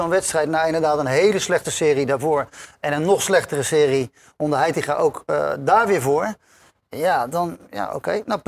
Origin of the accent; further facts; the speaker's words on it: Rotterdam, South Holland, Netherlands; Ik ben een echte Rotterdammer, om nog even in het straatje te blijven. Van ouders uit Zuid, hier om de hoek opgegroeid. En in Noord altijd gevoetbald bij Xerxes en Aeolus. Ik ben, wat dat aangaat, een Rotterdammer.